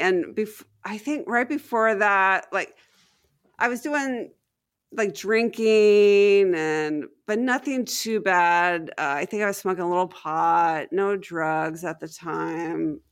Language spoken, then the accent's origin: English; Houston, Texas, United States; So then we moved to Texas. I grew up, I grew up in Houston, and I learned really quickly not to tell people I was Mormon.